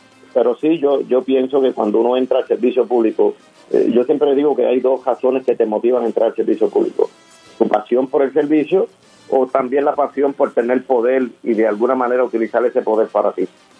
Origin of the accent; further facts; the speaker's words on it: Yabucoa, Puerto Rico; yo te puedo hablar de mí, de mi pueblo, de Yabucoa.